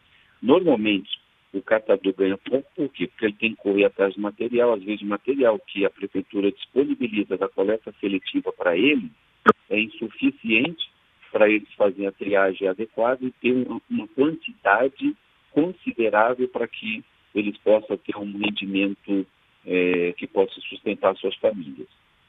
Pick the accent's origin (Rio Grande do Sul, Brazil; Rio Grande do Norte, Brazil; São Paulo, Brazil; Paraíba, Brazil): Rio Grande do Sul, Brazil; sou do Rio Grande do Sul, tá?